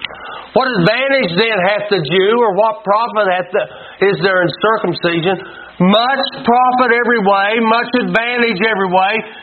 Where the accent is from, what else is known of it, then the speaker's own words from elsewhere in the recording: United States; We're used to it. We grew up in America.